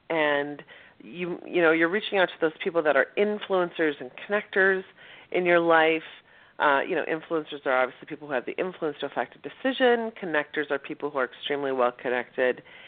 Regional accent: Midwest, United States; now in New York, United States; I'm originally from the Midwest, and I will tell you, serving on a nonprofit board in New York is a whole different beast

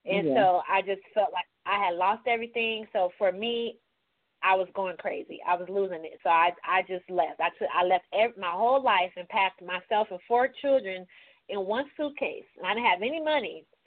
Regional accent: Chicago, Illinois, United States; Well, we're all from Chicago, so and that's where Miss Vicky unfortunately was murdered.

